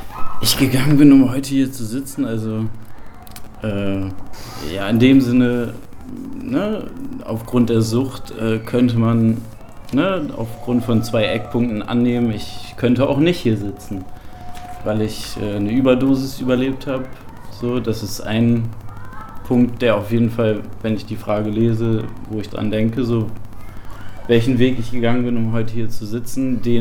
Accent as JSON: {"language": "German", "town": "Rotenburg", "region": "Lower Saxony", "country": "Germany", "tie": "born or raised there", "said": "Ich komme eigentlich aus Rothenburg, gebürtig, Rothenburg-Wümme. So. Weil das ist zwischen Bremen und Hamburg."}